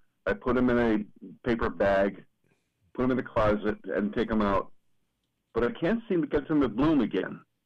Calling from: Connecticut, United States; Oh, I'm calling from Central Connecticut.

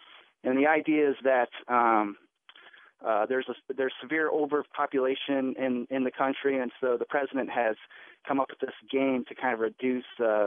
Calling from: Carrboro, North Carolina, United States; I'm calling from Carrboro, North Carolina.

